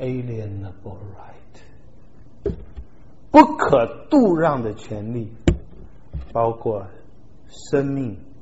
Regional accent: Taiwan; 尤其我从台湾来，我看实在很民主

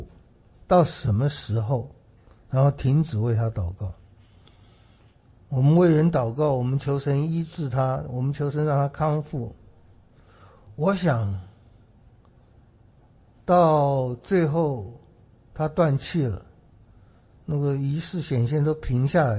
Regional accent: China; 希腊人求智慧和知识，那可以说比我们中国人还强烈。

